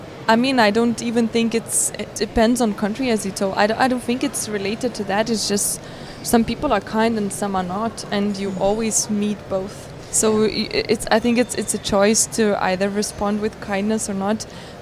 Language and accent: English; Lithuania; first language Lithuanian; English is a second language; Okay, so it's Lithuanian is my mother tongue. It's English. I'm quite good with Russian.